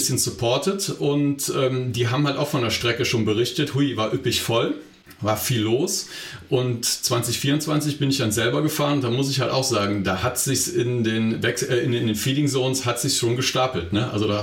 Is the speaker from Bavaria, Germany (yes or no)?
no; Aachen, North Rhine-Westphalia, Germany; Ich komme aus Aachen, ich wohne vor Aachen, ich bin eine Öscherjung.